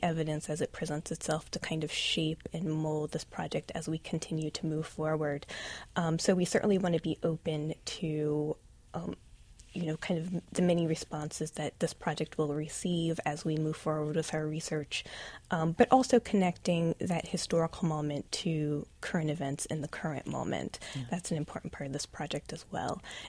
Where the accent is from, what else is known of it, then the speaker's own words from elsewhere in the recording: Ohio, United States; I'm from Ohio, but I did my graduate work at the University of Delaware.